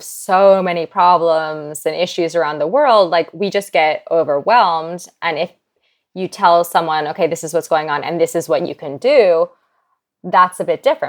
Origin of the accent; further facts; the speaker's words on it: Manhattan, New York, United States; I was born and raised in Manhattan, which is not known for animals or the environment. You know, it's very much a hard city.